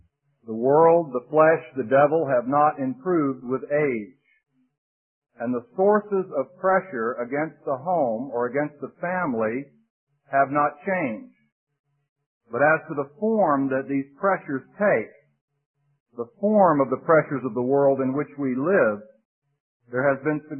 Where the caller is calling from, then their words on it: Green Cove Springs, Florida, United States; But I used to love to call people up north, and they'd say, "Where are you calling from?" And I'd say, "Green Cove Springs."